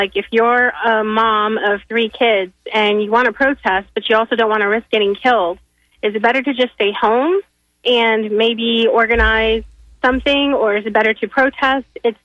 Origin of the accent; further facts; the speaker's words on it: New York City, New York, United States; I grew up in the Bronx. I had people that helped raise me that were actually survivors of Auschwitz.